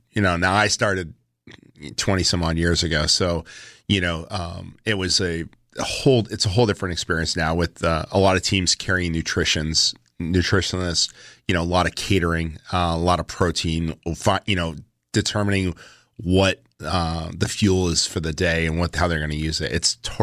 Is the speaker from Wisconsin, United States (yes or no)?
no; New Hampshire, United States; I grew up in New Hampshire.